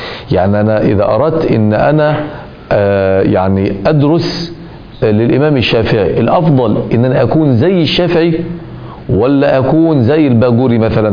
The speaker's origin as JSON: {"language": "Arabic", "region": "Minya Governorate", "country": "Egypt", "said": "أنا من المنيا وأعمل في القاهرة"}